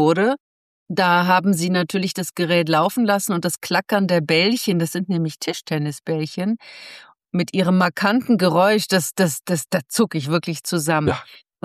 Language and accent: German; Mainz, Rhineland-Palatinate, Germany; born there; In Mainz geboren, da ist man ein Kind der Fasenacht.